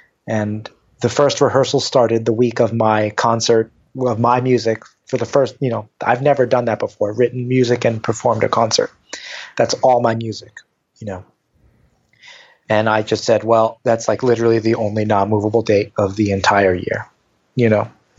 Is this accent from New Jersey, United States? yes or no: yes; New Jersey, United States; also born or lived in New York; I was born in New York and raised in Northern New Jersey.